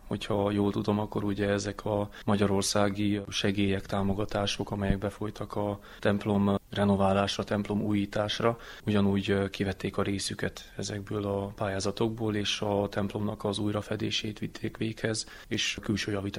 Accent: Sóvárad, Mureș County, Romania; Sóváradon, ahol felnőttem, ott is mindig közmunka volt hirdetve

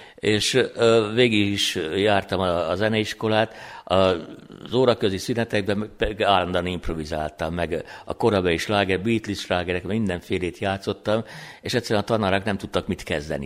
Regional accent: Szombathely, Vas, Hungary; Na most én Szombathelyen nőttem fel, ott kezdtem zenét tanulni.

